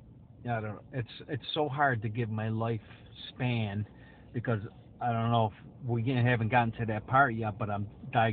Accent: Utica, New York, United States; I come from East Utica, which is, at the time when I was growing up, was very Italian. It was an Italian center of Utica. I lived very impoverished.

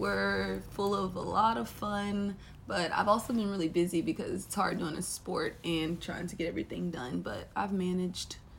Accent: Natchitoches, Louisiana, United States; because I'm from Natchitoches and I wanted to get away from home

